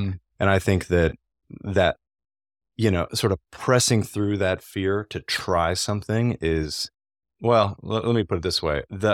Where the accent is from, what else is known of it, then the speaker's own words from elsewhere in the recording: New Mexico, United States; I'm from New Mexico, so green chilies are really big, and green chili powder is something that you can really only find in that part of the country.